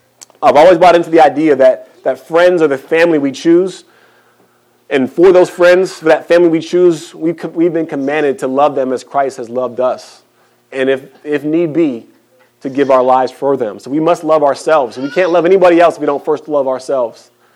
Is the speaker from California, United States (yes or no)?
no; Texas, United States; You know, I was raised in God's country here in Texas.